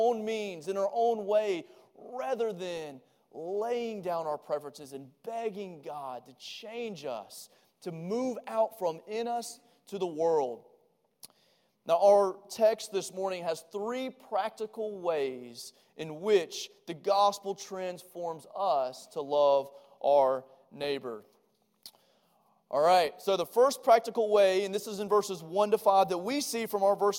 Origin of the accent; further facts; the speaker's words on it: Georgia, United States; I grew up in South Georgia, and when I was about to do something dumb, they would always say, don't get caught.